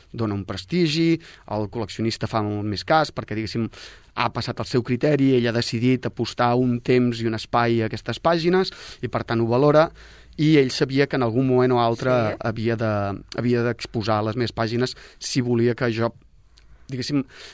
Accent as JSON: {"language": "Catalan", "town": "Sabadell", "region": "Catalonia", "country": "Spain", "said": "jo soc molt provincià, soc molt de Sabadell, no?"}